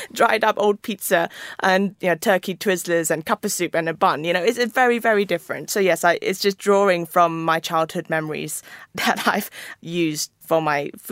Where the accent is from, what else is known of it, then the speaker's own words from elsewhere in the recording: Malaysia; now in United Kingdom; So yes, it was a rich lifestyle in terms of food culture growing up in Malaysia. And I had primary schooling there.